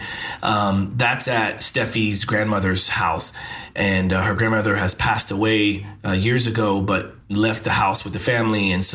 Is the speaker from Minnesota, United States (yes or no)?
no; New York, United States; I'm a guy from New York here looking for content creators.